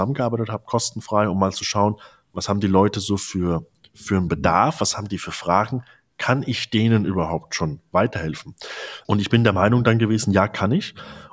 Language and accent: German; Rhineland-Palatinate, Germany; wie man hier bei uns in der Pfalz sagt.